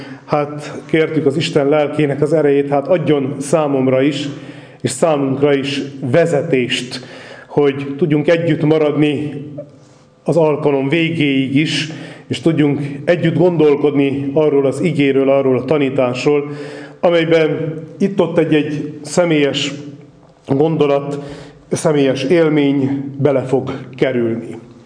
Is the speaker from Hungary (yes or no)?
yes; Kölcse, Szabolcs-Szatmár-Bereg, Hungary; Mondhatni azt, hogy szülőföldem szép határait látogattuk meg, Kölcsébe mentünk el a beszélgetésben